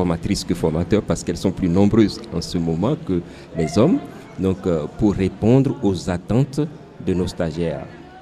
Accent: Centre-Val de Loire, France; Parce que moi, je suis du département 41. Je suis venu du Loir-et-Cher pour participer à ce forum.

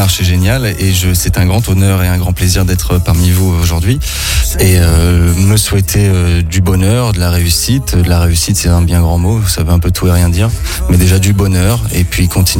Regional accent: Grenoble, Auvergne-Rhône-Alpes, France; Déjà, premièrement, en fait, je viens de Grenoble.

